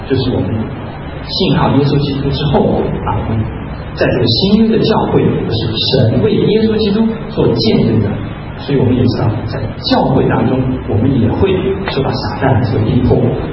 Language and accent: Chinese; China; 我记得很多就是我们中国人在这个刚接受啊